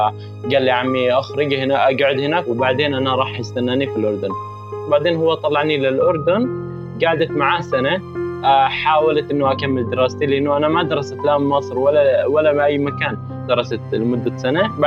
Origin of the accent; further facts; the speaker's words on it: Yemen; moved away; أول شيء أنا خرجت من اليمن عشان الظروف الصعبة اللي في اليمن